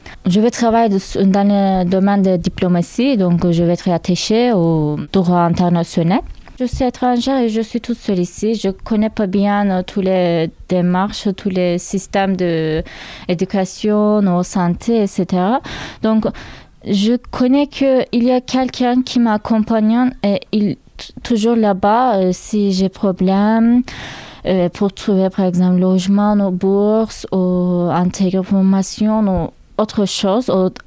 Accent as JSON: {"language": "French", "country": "Turkey", "second_language": "French", "lives_now": "France", "said": "je viens de Turquie, j'ai 26 ans."}